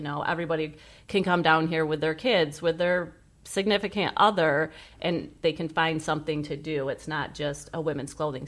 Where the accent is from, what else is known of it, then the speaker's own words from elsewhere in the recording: Greenville, Michigan, United States; I grew up in Greenville, a small town, and then I headed to college at Central Michigan University